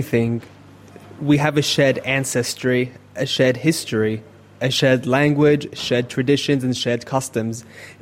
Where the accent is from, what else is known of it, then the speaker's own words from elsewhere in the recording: Australia; born there; I was born here in Australia